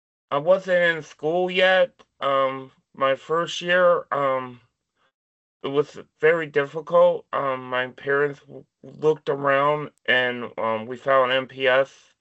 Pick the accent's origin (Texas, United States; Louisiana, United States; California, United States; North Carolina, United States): North Carolina, United States; Jacksonville; now in Milwaukee, United States; So a lot of people don't know, really, I am not from Milwaukee, Wisconsin. I'm actually from Jacksonville, North Carolina. Both of my mom and dad met in the Marines, and that's how we used to live on a military base.